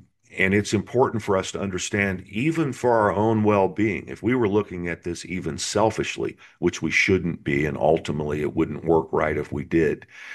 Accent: Indiana, United States; I was born and raised in Indiana. I'd never been to New York City.

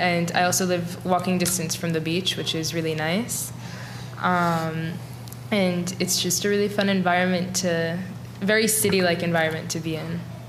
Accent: Israel; I think growing up in Israel, there's this sense of, like, community

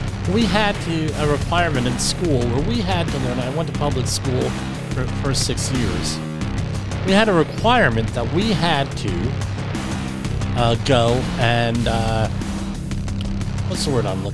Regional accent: New Jersey, United States; So I grew up in New Jersey, born and bred here, right?

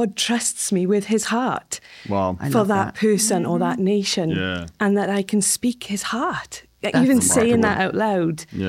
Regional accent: Wales, United Kingdom; Yeah, so I am the Welsh portion of GPA.

